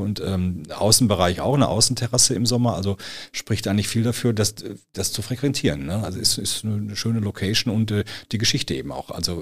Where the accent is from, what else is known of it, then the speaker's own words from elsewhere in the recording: Sinsen, North Rhine-Westphalia, Germany; also ich bin selber in Sinsen geboren und aufgewachsen, solange ich denken kann, war da immer Gastronomie drin.